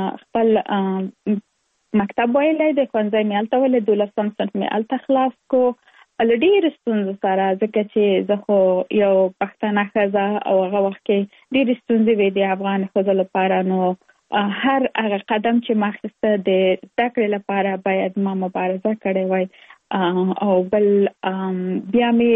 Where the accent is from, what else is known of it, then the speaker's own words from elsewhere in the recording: Kabul, Afghanistan; now in Virginia, United States; زه اف کورس د افغانستان یم په افغانستان کې زیږیدلې لومړی زده کړې مې په افغانستان په کابل کې ترسره کړې دي او وروسته لاغه تکه من ټول چې یو مسافر شوم په امریکا کې اوس په ورجینیا ایالت کې ژوند کوم